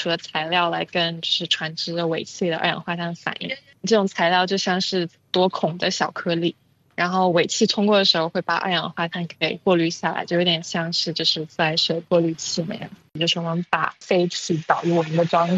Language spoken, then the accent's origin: Chinese; Fuzhou, Fujian, China; born there; moved away; also born or lived in United States / United Kingdom; 我出生在福建福州，然后来到美国跟英国学习工作